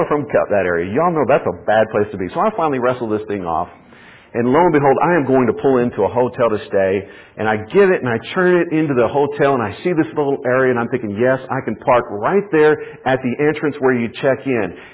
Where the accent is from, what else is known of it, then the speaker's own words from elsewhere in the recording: Texas, United States; I can deal with a little bit of heat. I'm from Texas.